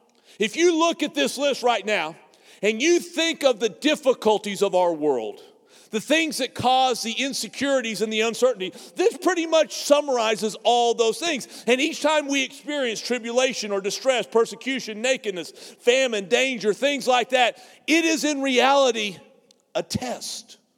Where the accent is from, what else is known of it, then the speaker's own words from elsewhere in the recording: Texas, United States; I grew up in the Texas Panhandle, small rural town.